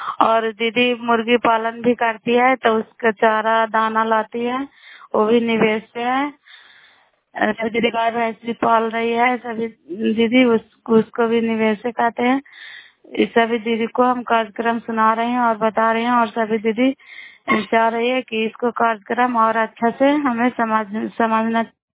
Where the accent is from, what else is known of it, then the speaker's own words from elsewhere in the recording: Bairiganj, Bihar, India; नालंदा जिला कराए ब्लॉक मकराता पंचायत ग्राम बैरीगंज के निवासी हूँ